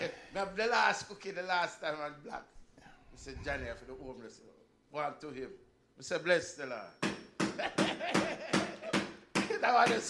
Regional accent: Jamaica; so we as Jamaican have to support, and we don't want nothing go down, you know.

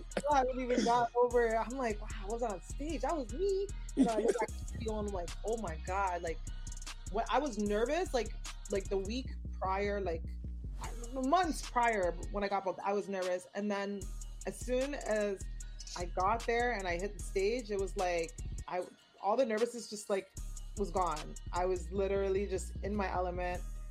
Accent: Toronto, Ontario, Canada; I'm from Canada. I'm from Toronto, so I got to represent.

